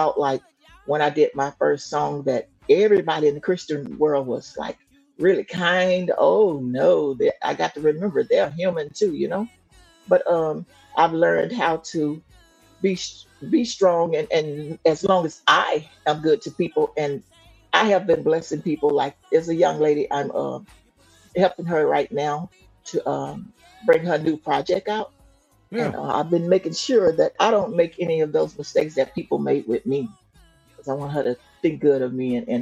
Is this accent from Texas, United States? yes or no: yes; Houston, Texas, United States; also born or lived in Louisiana; I'm from Houston, Texas. I was born in Louisiana, but I'm from Houston, Texas. I've been here for many years now.